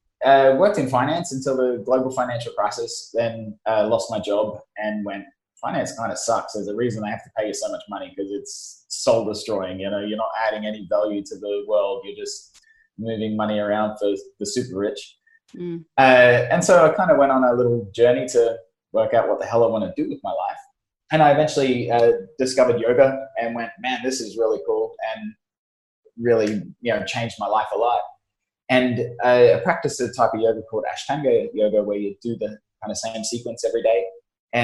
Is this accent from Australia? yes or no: yes; Australia; I grew up in country Australia, which is kind of like Texas.